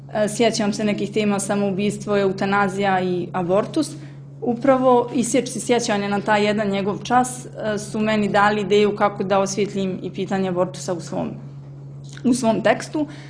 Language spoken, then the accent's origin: Serbian; Banja Luka, Republika Srpska, Bosnia & Herzegovina; u Banja Luci, odakle sam ja porijeklom